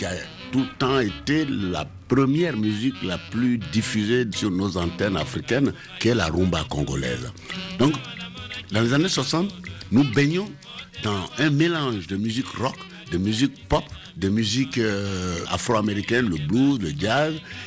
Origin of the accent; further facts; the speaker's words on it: Korhogo, Savanes, Côte d’Ivoire; born there; Dans les années 60, moi j'étais en Côte d'Ivoire, mon pays natal. Je suis né à Korogo, dans le nord de la Côte d'Ivoire.